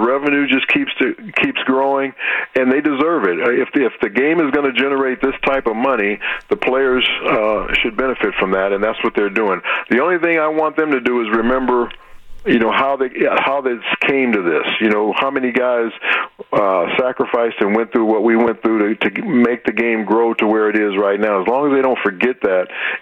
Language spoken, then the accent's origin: English; Los Angeles, California, United States; He was the quarterback of the Los Angeles Rams when I grew up in Los Angeles.